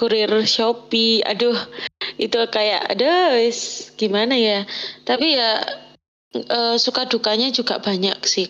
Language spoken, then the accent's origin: Indonesian; Malang, East Java, Indonesia; Kalau dari aku sih, kan aku asli Malang